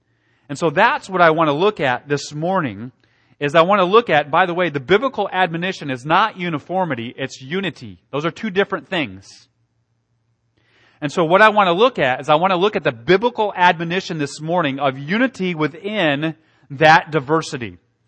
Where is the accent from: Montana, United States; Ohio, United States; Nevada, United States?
Ohio, United States; I'm a hillbilly from Southern Ohio, right?